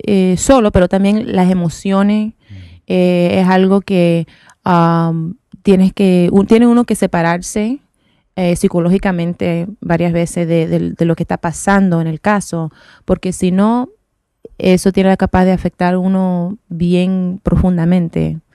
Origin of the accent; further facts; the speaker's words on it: Washington, District of Columbia, United States; Yo nací aquí en Washington, D.C. Mi papá es cubano, mi mamá es de Nicaragua y me casé con un puertorriqueño, pues estoy bastante mezclada